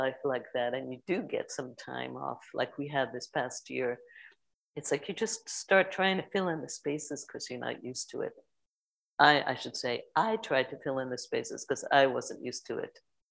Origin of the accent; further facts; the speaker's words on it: New York City, New York, United States; maybe it's because I grew up in New York City.